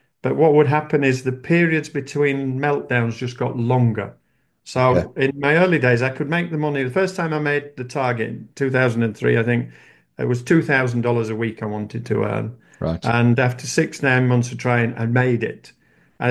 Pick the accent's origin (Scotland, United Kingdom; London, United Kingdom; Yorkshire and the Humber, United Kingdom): Yorkshire and the Humber, United Kingdom; I'm from Yorkshire in the north of England. We're known for being Scotsmen with the generosity squeezed out of us, so we don't like to spend money.